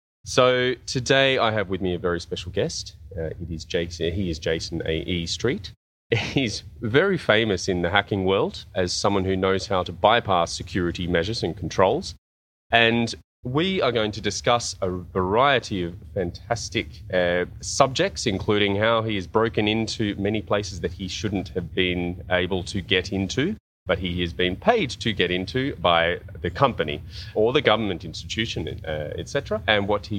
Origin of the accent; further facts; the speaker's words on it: Australia; now in Italy; No, I'm not from the States. I'm an random Australian living in Italy.